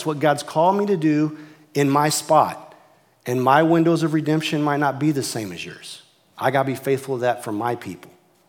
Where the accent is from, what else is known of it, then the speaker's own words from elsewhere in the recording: Missouri, United States; where I was raised in Iron and Reynolds County, it's very like Scotch-Irish, clannish